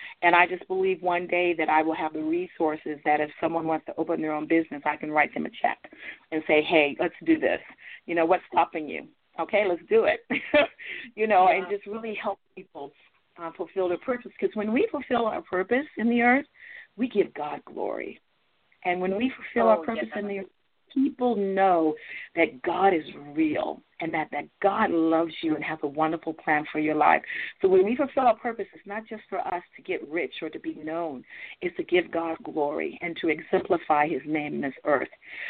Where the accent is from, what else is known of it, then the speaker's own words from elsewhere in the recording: California, United States; now in Delaware, United States; And when I got here to Delaware, because I grew up in California, I was still singing, yes.